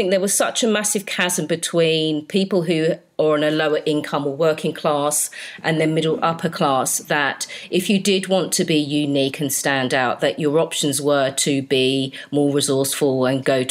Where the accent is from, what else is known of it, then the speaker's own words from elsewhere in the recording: Slough, South East England, United Kingdom; I grew up in Slough.